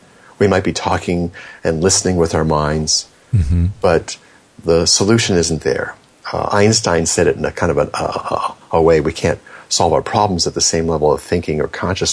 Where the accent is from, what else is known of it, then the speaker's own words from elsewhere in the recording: Hollywood, California, United States; I've been around these people living and growing up in Hollywood, and I was born here.